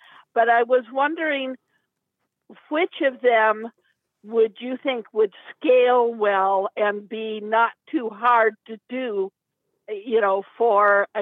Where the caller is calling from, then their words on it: Durham, North Carolina, United States; Durham, North Carolina.